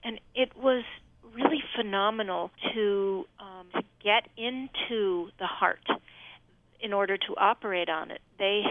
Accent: New York, United States; since I'm a New Yorker

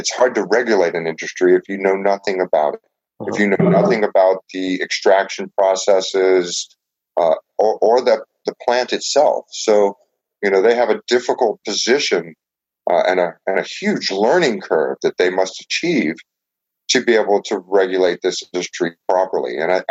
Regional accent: New Orleans, Louisiana, United States; Well, I'm originally from New Orleans. I'm a good Cajun boy.

